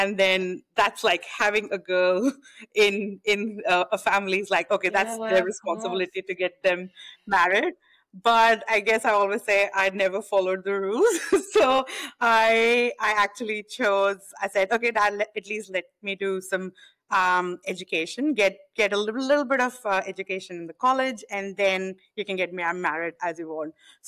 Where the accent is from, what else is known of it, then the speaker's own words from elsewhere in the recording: Delhi, India; moved away as an adult; now in Australia; moved to Australia 9 years ago, got married and moved here, in short. But before that, so I'm born and raised in Delhi, India, and I'm a Hindu by background.